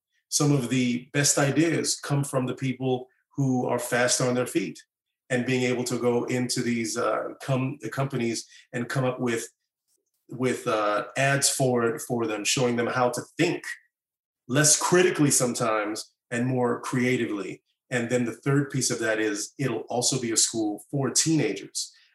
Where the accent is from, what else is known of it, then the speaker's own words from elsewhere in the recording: Orlando, Florida, United States; now in Los Angeles, United States; here in Los Angeles, and later one in my hometown of Orlando, Florida.